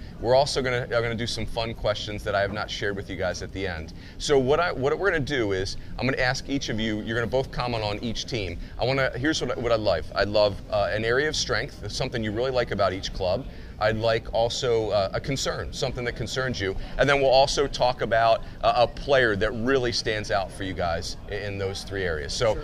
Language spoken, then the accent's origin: English; Arizona, United States; you guys know I'm an Arizona guy.